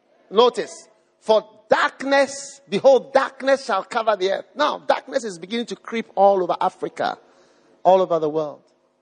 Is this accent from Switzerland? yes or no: yes; Switzerland; English is a second language; I want to invite you all to visit Switzerland, my home country.